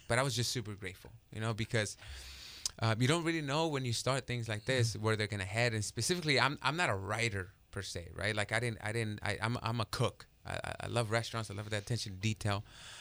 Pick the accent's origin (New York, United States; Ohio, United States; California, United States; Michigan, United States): California, United States; Napa; Growing up in Napa, I learned how to cook out of France, out of Spain, you know, Italy, things like that.